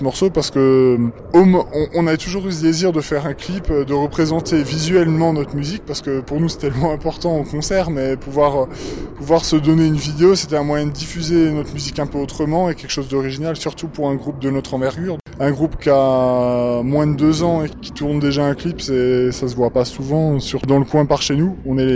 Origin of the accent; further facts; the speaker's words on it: Grand Est, France; on peut le trouver dans quelques boutiques par chez nous en Alsace